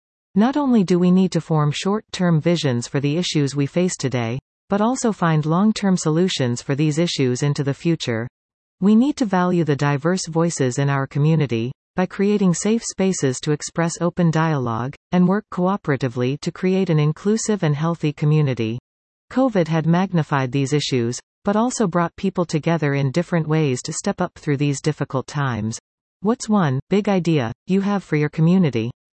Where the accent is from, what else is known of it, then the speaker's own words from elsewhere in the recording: British Columbia, Canada; I was born and raised in the Cowichan Valley.